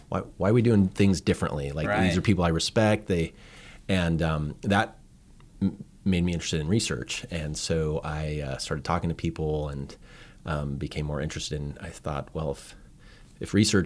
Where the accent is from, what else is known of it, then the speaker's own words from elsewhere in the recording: Utah, United States; But I grew up near Salt Lake City, a suburb outside of there. I was the oldest of five kids